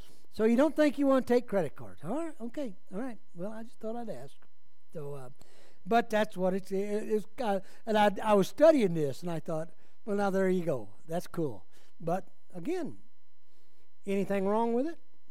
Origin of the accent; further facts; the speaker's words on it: United States; I spent my life, I'm an American, using U.S., and that's what I'm going to use.